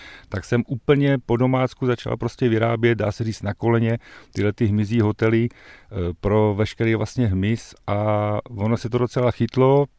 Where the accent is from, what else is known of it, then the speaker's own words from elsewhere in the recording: Bohemian Paradise, Czechia; na to, že jsem teda pocházím z Českého ráje, těžký pivař